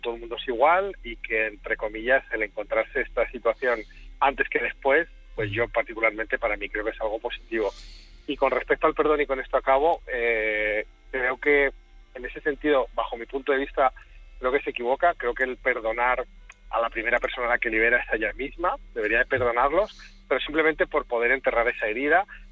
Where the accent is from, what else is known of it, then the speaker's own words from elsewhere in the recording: Toledo, Castilla-La Mancha, Spain; now in Barcelona, Spain; Bueno, yo soy de Toledo, pero vivo en Barcelona.